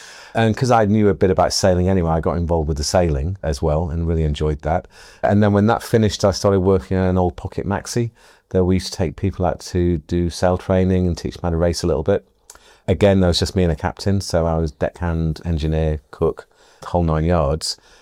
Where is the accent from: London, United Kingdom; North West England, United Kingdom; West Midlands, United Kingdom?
North West England, United Kingdom; Southport; I grew up in Southport, which is a seaside town in the northwest, home of the 24-hour yacht race.